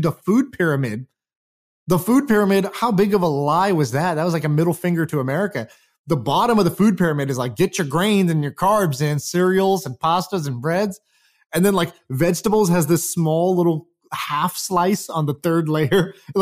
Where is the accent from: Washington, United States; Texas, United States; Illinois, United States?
Texas, United States; Houston; I in middle school, I used to eat the school lunch in Texas. I grew up in Houston, Texas in middle school.